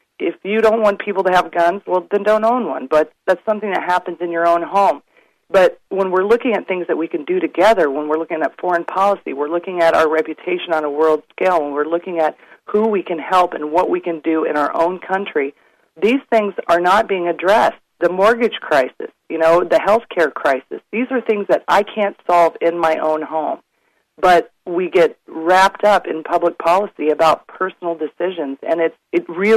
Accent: Homer, Alaska, United States; I'm from Homer, Alaska, yes.

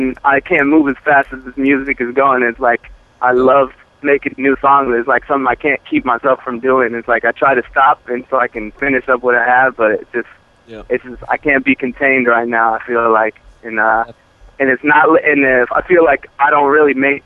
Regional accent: West Coast, United States; But ultimately, I grew up in the West Coast, so that's all we really listened to was West Coast music for so long.

